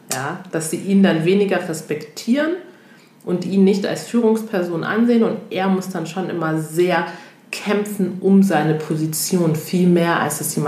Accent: Togo; also ich komme ja ursprünglich aus Togo

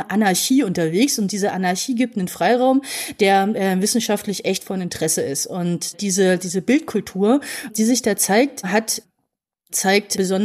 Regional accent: East Germany, Germany; Also ich bin in Ostdeutsch schon auch groß geworden

